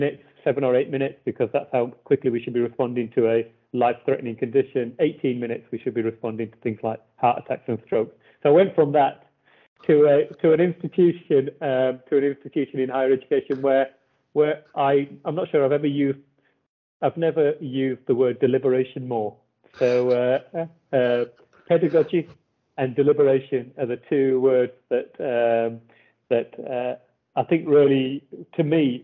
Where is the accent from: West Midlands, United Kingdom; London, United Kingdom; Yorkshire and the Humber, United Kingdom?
Yorkshire and the Humber, United Kingdom; Wakefield; I'm from Wakefield in West Yorkshire, the son of first generation migrants to this country.